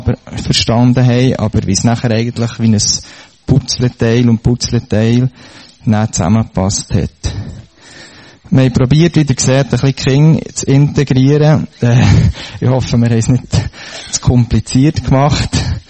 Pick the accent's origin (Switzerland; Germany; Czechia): Switzerland; Heiligenschwendi, Bern; Ich bin aufgewachsen in Heiligen Schwendi, habe zwei Schwestern, zwei Jüngere, die jedes Jahr und eineinhalb Jahr jünger sind. Wir sind in dem Sinn gläubige Familie gsi, also die Eltern, Grosseltern